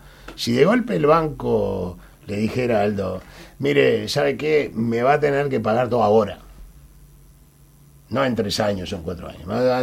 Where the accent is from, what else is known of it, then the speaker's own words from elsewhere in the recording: Uruguay; nos haya recibido como ciudadanos uruguayos